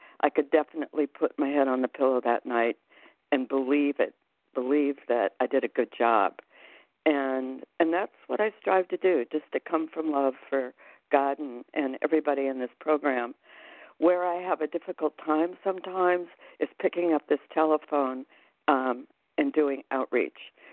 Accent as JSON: {"language": "English", "region": "Arizona", "country": "United States", "said": "I am from Arizona, and I'm a very grateful compulsive overeater."}